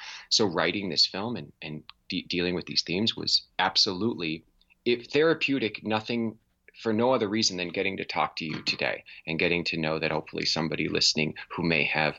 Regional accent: Midwest, United States; that is one of the harder things that I found about growing up in the Midwest.

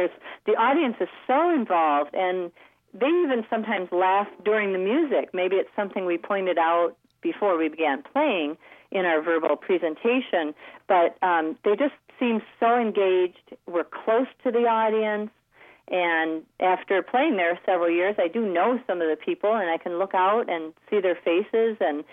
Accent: Grand Haven, Michigan, United States; Well, I grew up in Grand Haven, Michigan

